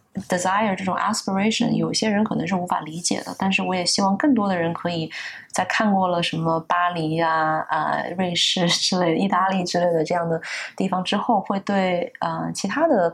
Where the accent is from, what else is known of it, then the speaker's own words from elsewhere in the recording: China; 实际上我作为一个中国人并且从小在中国长大，确实在中国走的不够多不够远。